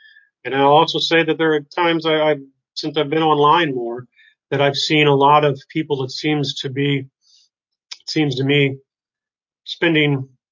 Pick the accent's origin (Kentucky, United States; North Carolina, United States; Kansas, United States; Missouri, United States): Missouri, United States; St. Louis; Valerie and I are both from the Midwest, St. Louis, Missouri in particular.